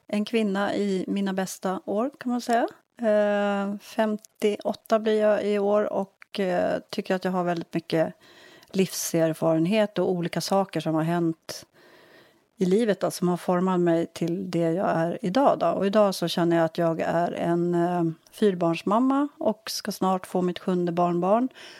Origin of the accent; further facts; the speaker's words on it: Stockholm, Stockholm County, Sweden; now in Höglint, Sweden; Nej, jag är från Stockholm, ja. Hässelby.